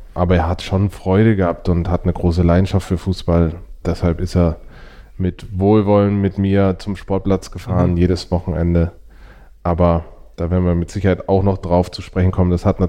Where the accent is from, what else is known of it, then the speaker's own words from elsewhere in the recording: Karlsruhe, Baden-Württemberg, Germany; Ja, ich bin geboren in Karlsruhe 1987, Januar 1987. Geboren und aufgewachsen in einer klassischen Patchwork-Familie, wie man sie heute nennt.